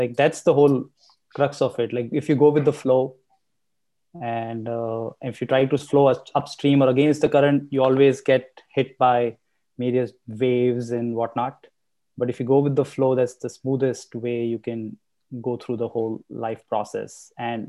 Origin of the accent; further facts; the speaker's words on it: India; now in United States; even though I'm from India and Vedanta is also from India.